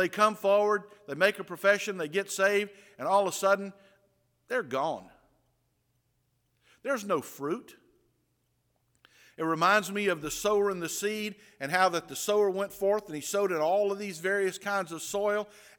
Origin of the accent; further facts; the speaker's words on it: Georgia, United States; Growing up in South Georgia, there's an old saying that says, don't air your dirty laundry.